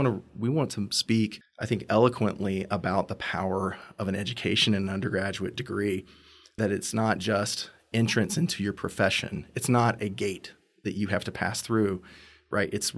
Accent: England, United Kingdom; I mean, obviously, I'm an English person too.

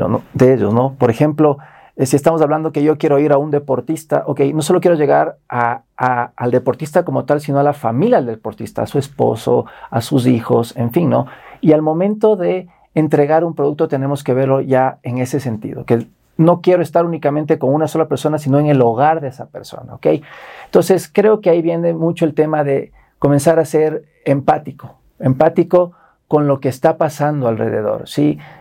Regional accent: Ecuador; creo que como ecuatorianos también tenemos ese pequeño llamado

